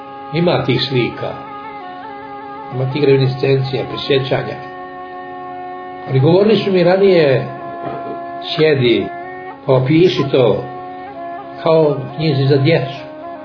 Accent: Donja Morača, Kolašin Municipality, Montenegro; Tako da moj dug toj priči o djetinjstvu u Donjoj Morači na Sinokosu otiće i u moj grob.

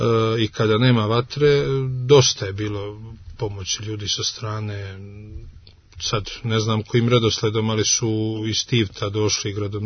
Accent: Luštica, Herceg Novi Municipality, Montenegro; Ja sam inače od trenutka kada sam primio dužnost Luštičkog paroha, to je moje rodno selo, priključio se dobrovoljnom vatrogasnom društvu

